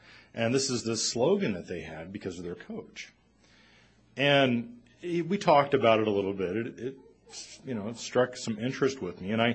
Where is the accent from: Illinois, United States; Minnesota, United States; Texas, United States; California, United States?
Texas, United States; now in Colorado, United States; this sermon was inspired by something that where I grew up in Texas was the second most important thing to religion.